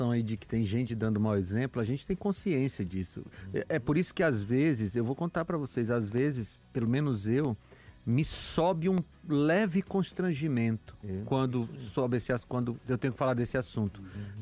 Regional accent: Ceará, Brazil; do meu querido Ceará, de onde eu venho.

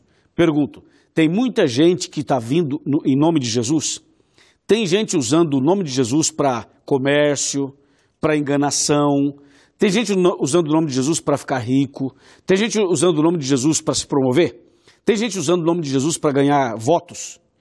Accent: São Paulo, Brazil; Eu também sou do interior de São Paulo.

